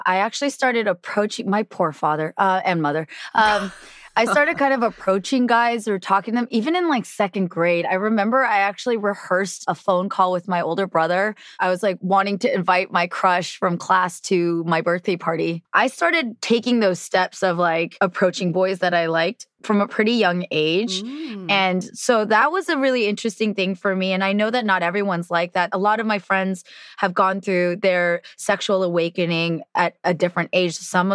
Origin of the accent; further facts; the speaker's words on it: California, United States; But I grew up in the Bay Area in the late 80s, early 90s. So it's a very diverse part of the country, but Korean American family.